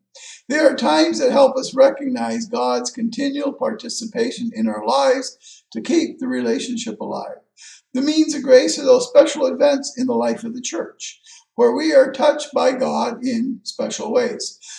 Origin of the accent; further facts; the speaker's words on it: Taiwan; I grew up in Taiwan as a son of missionary parents.